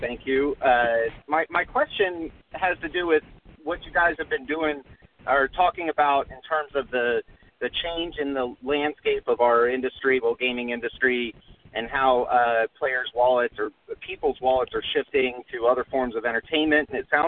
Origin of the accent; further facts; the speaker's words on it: Las Vegas, Nevada, United States; I'm from Las Vegas.